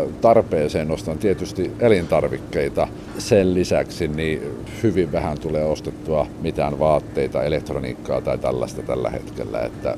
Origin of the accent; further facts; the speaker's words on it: Siuntio, Uusimaa, Finland; Siuntiosta.